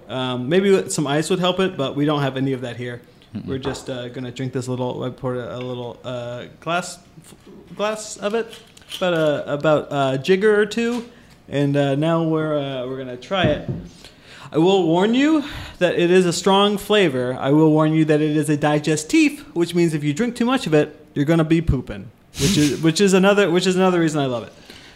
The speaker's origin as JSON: {"language": "English", "region": "Midwest", "country": "United States", "said": "You know, I think it's like we're from the Midwest. I think that the vegetables that we were given, a lot of them were like from a can."}